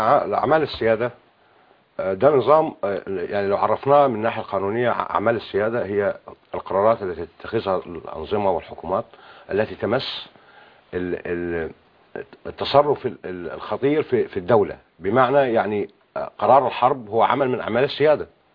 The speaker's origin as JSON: {"language": "Arabic", "country": "Egypt", "said": "احنا كمصريين"}